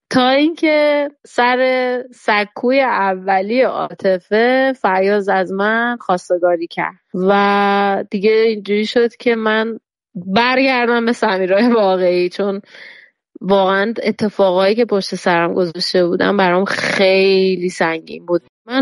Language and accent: Persian; Iran; الانی که اینجا نشستم به دور از ایرانم